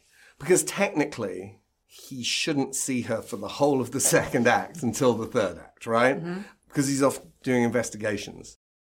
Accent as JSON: {"language": "English", "country": "United Kingdom", "said": "I don't think as British people, we realise the pop cultural footprint that … had in the States compared with here."}